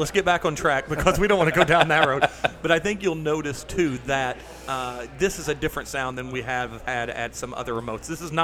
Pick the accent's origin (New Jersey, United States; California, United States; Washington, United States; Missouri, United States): Missouri, United States; Trust me, I grew up in Southeast Missouri. I think they pronounce it Moscata down there.